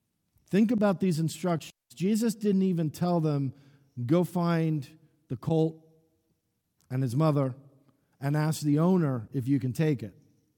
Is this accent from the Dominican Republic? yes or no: yes; Dominican Republic; I remember my growing up in the Dominican Republic, my mother would send me to the corner store that was probably about a block and a half from our house.